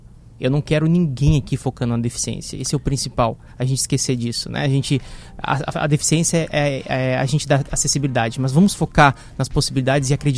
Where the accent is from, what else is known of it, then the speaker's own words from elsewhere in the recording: São Luís Gonzaga, Brazil; sou natural de São Luís Gonzaga